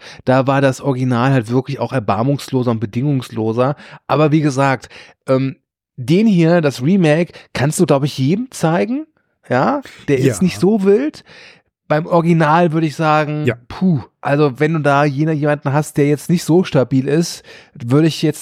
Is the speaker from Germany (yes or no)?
yes; Rhineland, Germany; Ich als Rheinländer natürlich kann sagen